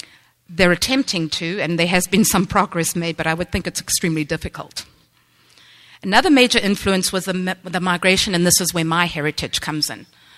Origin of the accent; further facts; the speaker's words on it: South Africa; I was born and bred in South Africa, so I have a particular leaning to things from there.